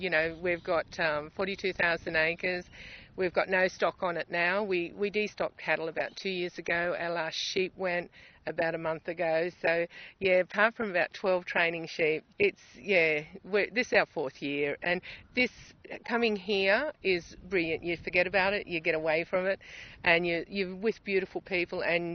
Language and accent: English; Spring Plains, Queensland, Australia; I come from Spring Plains. It's about 140 k's out of Longreach.